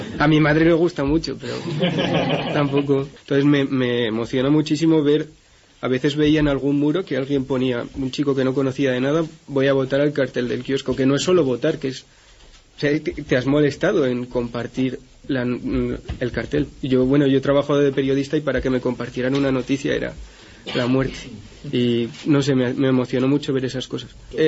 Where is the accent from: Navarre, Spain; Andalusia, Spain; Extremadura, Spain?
Navarre, Spain; Tudela; also born or lived in Sevilla; Soy de aquí, de Tudela.